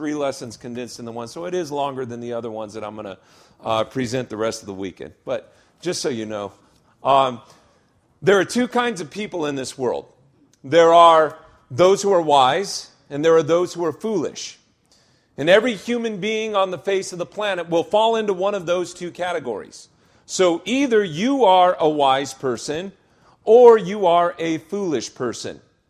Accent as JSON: {"language": "English", "town": "Parker", "region": "Colorado", "country": "United States", "said": "As he said, I'm from Denver, Colorado. Parker, actually, that's a suburb of Denver."}